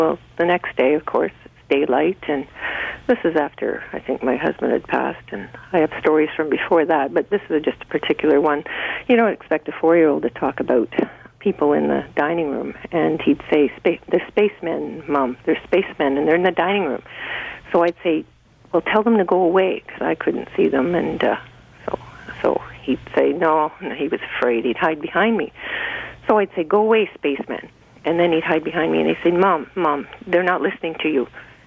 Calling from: Creemore, Ontario, Canada; The Creemore area.

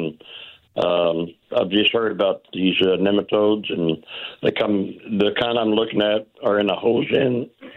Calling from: St. Clair, Missouri, United States; St. Clair, Missouri.

